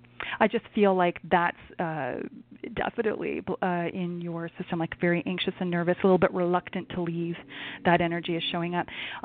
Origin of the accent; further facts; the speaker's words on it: Canada; I am challenged geographically, and I am Canadian